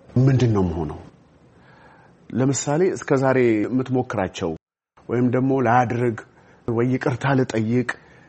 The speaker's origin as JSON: {"language": "Amharic", "town": "Harar", "region": "Harari Region", "country": "Ethiopia", "tie": "born or raised there", "said": "እንግዲህ እኔ ተወልጄ ያደግኩት ሀረር ነው።"}